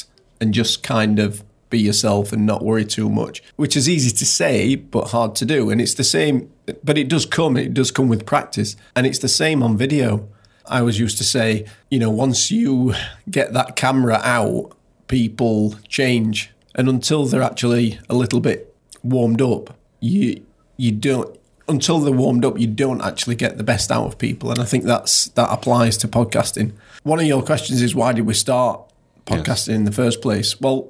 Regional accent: Yorkshire and the Humber, United Kingdom; I'm from Yorkshire.

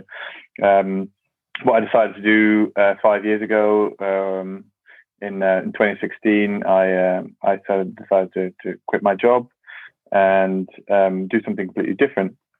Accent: Netherlands; moved away as an adult; now in United Kingdom; So I grew up in the Netherlands. I was born and raised there. And I moved to the UK about 13 years ago now. I started working in London after my university.

